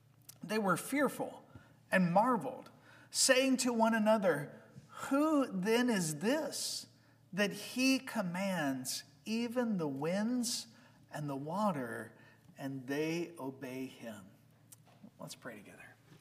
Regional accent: Georgia, United States; I grew up in Georgia, living right on a river.

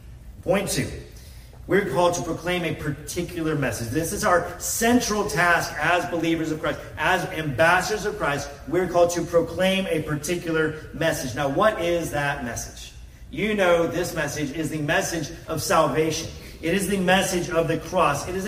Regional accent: Texas, United States; I am a naturally born U.S. citizen. I'm grateful for that. And I'm a Texan

